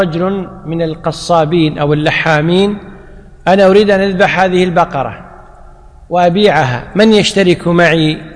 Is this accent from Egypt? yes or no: no; Kuwait; أو الجربوع، عندنا بالكويت يقولون الجربوع، صح؟